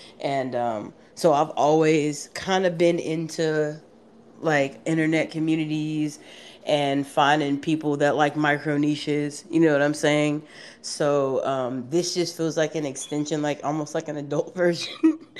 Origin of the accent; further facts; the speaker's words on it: Atlanta, Georgia, United States; I mean, I'm from Atlanta, so like most people know Atlanta for like one thing or the other